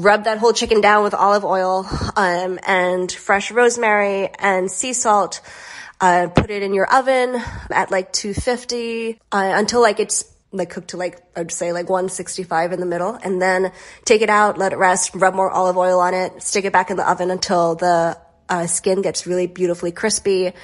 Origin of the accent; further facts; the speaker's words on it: Hawaii, United States; So I grew up in Hawaii. So my idea of Thanksgiving and Christmas is a little bit different from maybe what like a person raised on the mainland